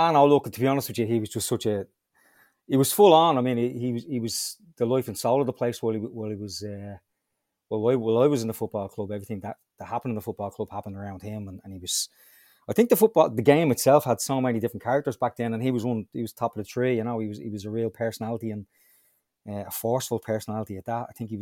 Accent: Donnycarney, Leinster, Ireland; Well, Dunnycarney, so yeah, it is local to me.

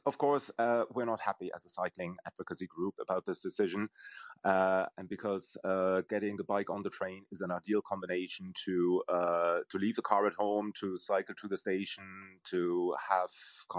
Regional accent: Germany; moved away; I mean, I'm originally from Germany. I moved here about 20 years ago

